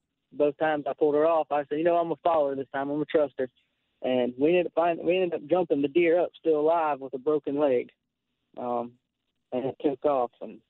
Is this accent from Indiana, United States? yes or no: yes; Indiana, United States; I'm not from South Carolina. I'm from Indiana.